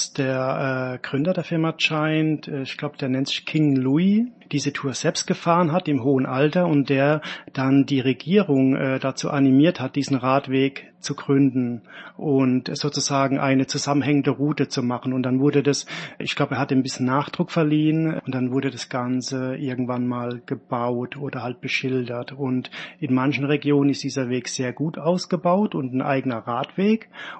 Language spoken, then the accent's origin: German; Mannheim, Baden-Württemberg, Germany; Ich bin 45 Jahre alt, komme aus Mannheim